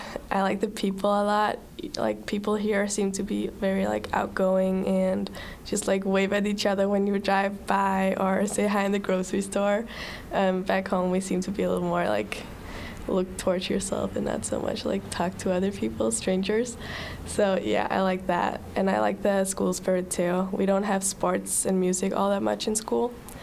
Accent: Denmark; English is a second language; now in Pella, United States; I'm from Denmark.

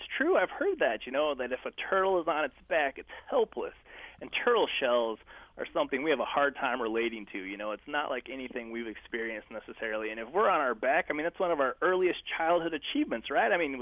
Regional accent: Wyoming, United States; I grew up in Wyoming, and so, you know, that's one of those old cowboy legends, and I remember my uncles talking about sleeping out under the stars

